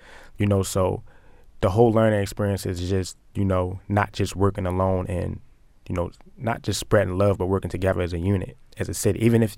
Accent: Baltimore, Maryland, United States; You know, I'm from Baltimore, so I knew what was going to happen

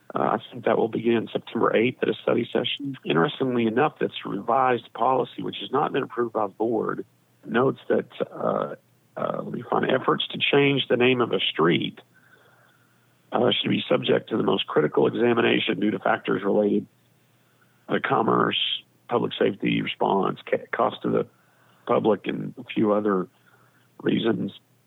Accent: United States; As long as she doesn't hold it against me, I'm from Johnson County.

